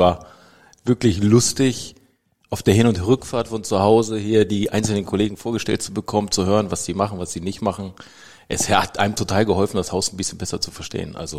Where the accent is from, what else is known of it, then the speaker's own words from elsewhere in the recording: Hanover, Lower Saxony, Germany; born there; Gebürtig komme ich aus Hannover oder kurz vor Hannover